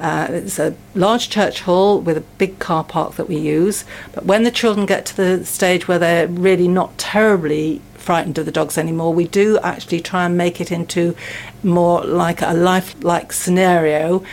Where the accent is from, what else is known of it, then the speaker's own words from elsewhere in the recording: Liverpool, North West England, United Kingdom; born there; Well, I was born in Liverpool.